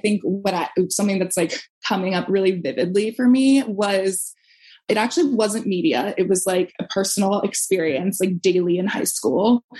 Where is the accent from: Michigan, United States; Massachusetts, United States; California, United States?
Massachusetts, United States; Brookline; Brookline was really diverse, but I definitely feel like it was really segregated.